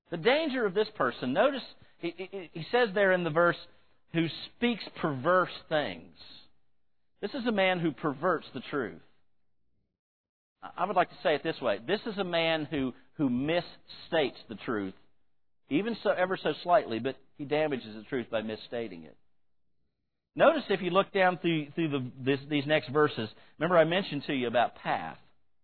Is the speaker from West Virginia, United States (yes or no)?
yes; West Virginia, United States; Now, I grew up in West Virginia, where we believed in taking care of yourself.